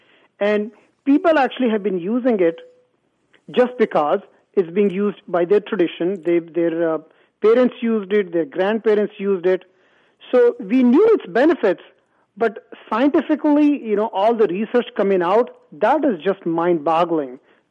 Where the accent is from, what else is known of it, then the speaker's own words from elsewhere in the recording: India; I grew up in India, and my mother always used turmeric in cooking.